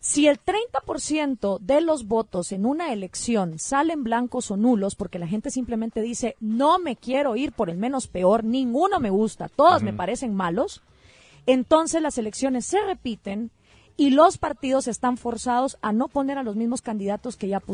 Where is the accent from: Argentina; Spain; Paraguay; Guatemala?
Guatemala; me parece muy injusto que la gente que más trabaja por Guatemala y que le manda dinero a sus familiares de vuelta no tengan el derecho al voto